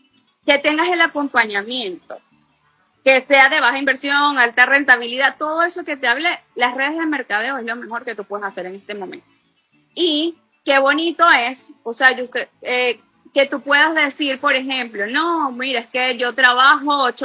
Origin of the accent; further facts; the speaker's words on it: Venezuela; así somos las venezolanas, somos mujeres aguerridas, echadas para adelante, que no nos detenemos ante las circunstancias